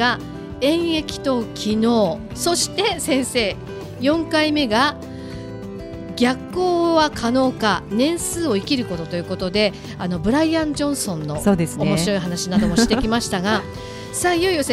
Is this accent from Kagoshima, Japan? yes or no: yes; Amami, Kagoshima, Japan; もう南国奄美大島、もうとっても海の綺麗なところの出身ですが